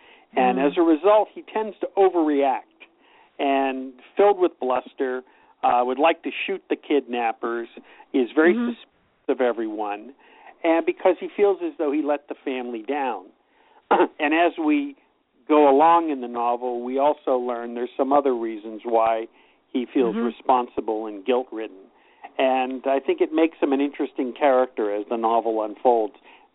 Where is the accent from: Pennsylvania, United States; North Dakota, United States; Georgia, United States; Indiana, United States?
Pennsylvania, United States; Pittsburgh; now in Los Angeles, United States; even though I was born and raised in Pittsburgh, I've lived in Los Angeles for 40 years.